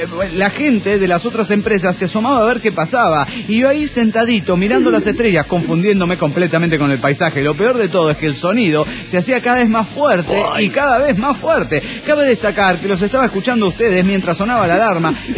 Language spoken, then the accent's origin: Spanish; Guadalajara, Jalisco, Mexico; de Guadalajara, Jalisco, México.